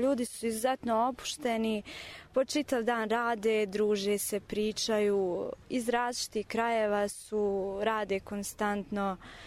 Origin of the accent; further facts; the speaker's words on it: Sarajevo, Federation of Bosnia and Herzegovina, Bosnia & Herzegovina; dolazim iz Sarajeva.